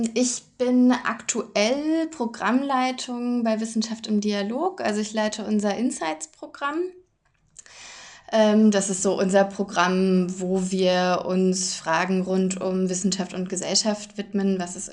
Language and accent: German; Berlin, Germany; Bin dann zurück nach Deutschland, nach Berlin. Ich komme auch aus Berlin